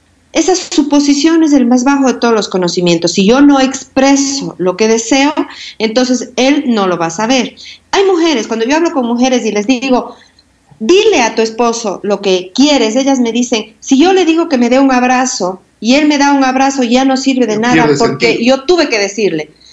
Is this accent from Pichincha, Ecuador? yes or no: no; Cuenca, Azuay, Ecuador; born there; yo nací en Cuenca, que es una ciudad pequeña, más provinciana.